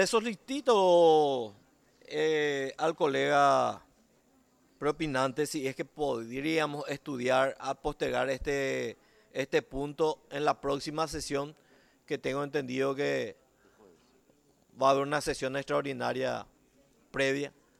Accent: Caaguazú, Paraguay; soy de Caguazú también.

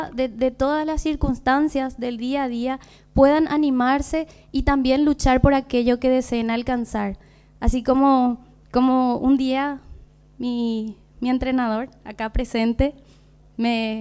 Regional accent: Paraguay; no solo a nivel personal, también como deportista y como paraguaya.

